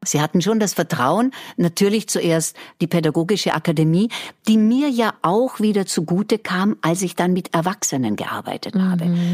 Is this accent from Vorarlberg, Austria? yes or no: yes; Vorarlberg, Austria; Also ich komme vor Adelberg, aus Vorarlberg